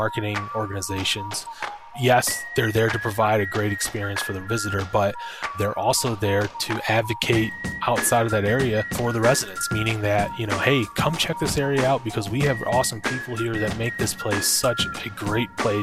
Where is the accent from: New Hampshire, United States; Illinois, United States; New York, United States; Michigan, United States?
Michigan, United States; And I would say that in all of my travels, my favorite place is right here in my home state.